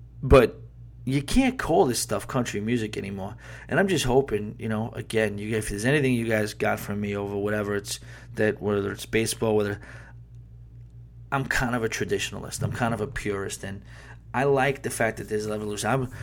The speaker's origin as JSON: {"language": "English", "town": "Long Island", "region": "New York", "country": "United States", "said": "I'm from Long Island, New York."}